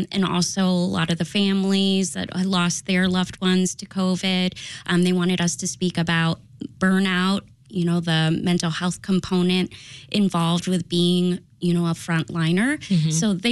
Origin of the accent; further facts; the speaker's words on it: Philippines; Well, being Filipino, I come from a long line of nurses. So my great-grandmother, grandmother, aunties, cousins, they're all nurses.